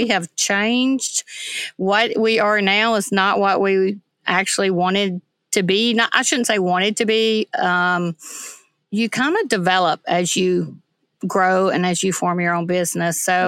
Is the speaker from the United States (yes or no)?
yes; Alabama, United States; Well, I was born and raised in North Alabama. I grew up surrounded by pastures.